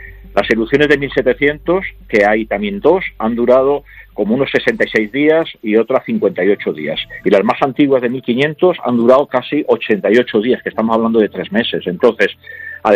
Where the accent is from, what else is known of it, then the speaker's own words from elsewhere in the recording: Salamanca, Castile and León, Spain; accent: Salamanca; moved away as an adult; now in Canary Islands, Spain; Yo, bueno, soy de Salamanca, pero llevo 40 años viviendo